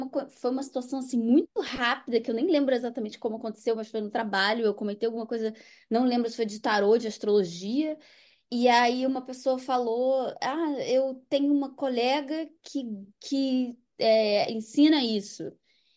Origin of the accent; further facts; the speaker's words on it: Rio de Janeiro, Brazil; É, eu sou do Rio de Janeiro, né? Então, todo o grupo está em São Paulo e eu tô no Rio.